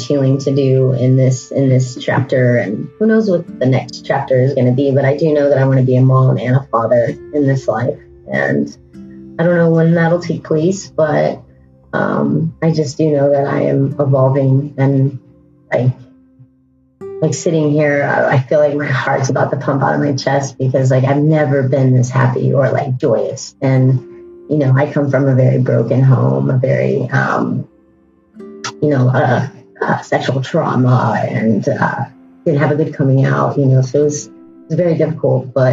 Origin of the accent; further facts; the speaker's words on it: Texas, United States; But growing up in Texas, there is no way in hell I was going to say anything to my family members about that.